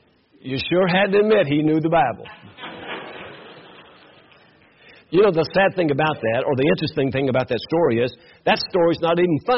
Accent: Kentucky, United States; Now I'm from Kentucky. I'm down in the central part of the state, about 18 miles east of Lexington, before you get into the mountains.

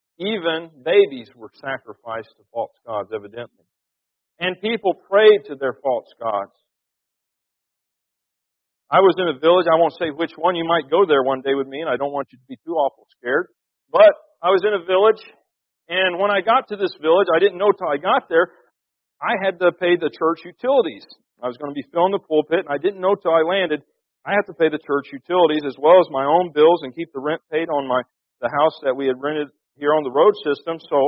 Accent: Florida, United States; I grew up in Florida. I was in a running feud with boys from Alabama

